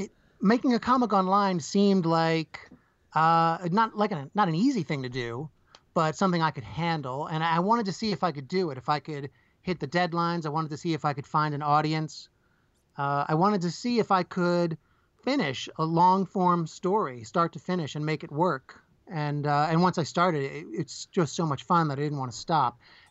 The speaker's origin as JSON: {"language": "English", "region": "New Jersey", "country": "United States", "tie": "born or raised there", "said": "No, I grew up in New Jersey, and I barely ever left my street. But, I'm out here in Pennsylvania."}